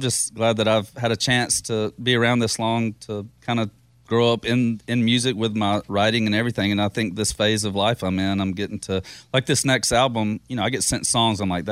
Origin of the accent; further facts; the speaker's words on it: Savannah, Georgia, United States; born there; I was born in Savannah. That's terrible.